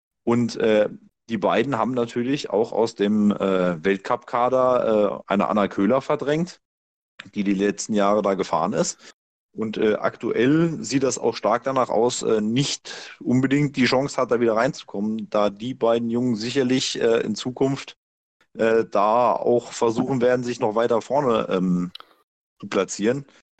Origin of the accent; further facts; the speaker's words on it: Hesse, Germany; dass ich als Hesse endlich mal einen hessischen Bobpiloten betrachten kann.